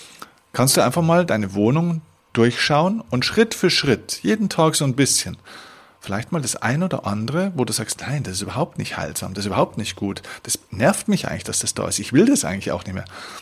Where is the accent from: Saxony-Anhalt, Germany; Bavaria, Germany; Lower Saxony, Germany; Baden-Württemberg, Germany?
Bavaria, Germany; Dass wir also wirklich viel Glump, wie man bei uns in Bayern sagt, ja, viel Schrott eigentlich rumstehen haben